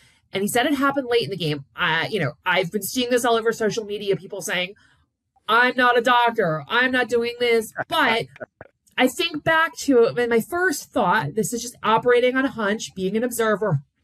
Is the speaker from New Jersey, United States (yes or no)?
no; Buffalo, New York, United States; And I said, this is nothing, I'm from Buffalo.